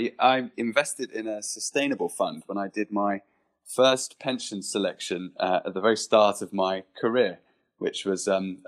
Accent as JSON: {"language": "English", "region": "London", "country": "United Kingdom", "tie": "born or raised there", "moved": "as an adult", "lives_now": "Asia", "said": "I'm actually from the UK. I grew up in London. I went to London University, though I did have a spell outside London in a boarding school in Yorkshire, which is in the very north of England. I moved to Asia in 2012"}